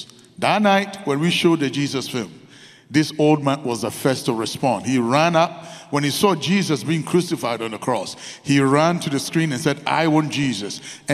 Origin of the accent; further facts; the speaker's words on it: Ghana; from Ghana, West Africa. I've been back there with my wife and family serving the Lord among the unreached.